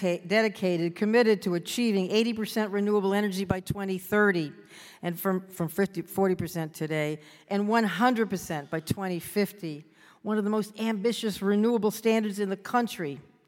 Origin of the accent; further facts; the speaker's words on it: Maine, United States; I'm the luckiest person in the world to be governor of my home state, a state I love so much